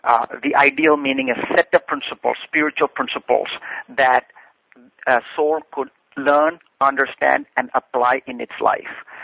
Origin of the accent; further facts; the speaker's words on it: Kochi, Kerala, India; English is a second language; Actually, in my hometown where I grew up, Kochi